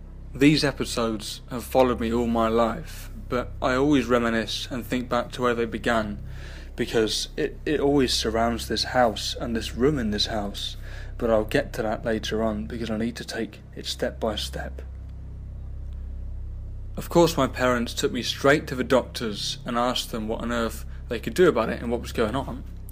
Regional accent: England, United Kingdom; I'm from England. I'm 23 years old

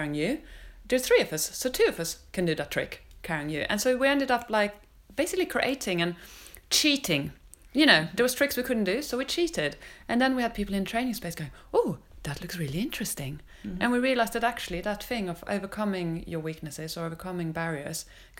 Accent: Sweden; I'm from Sweden. And, you know, already when I was little, you know, most women worked.

